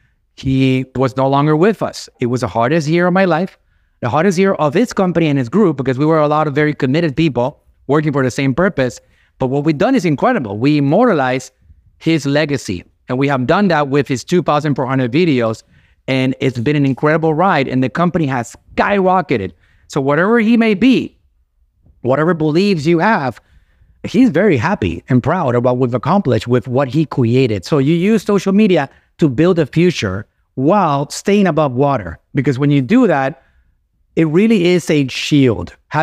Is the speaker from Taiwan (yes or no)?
no; Puerto Rico; I'm from Puerto Rico. My wife is Mexican.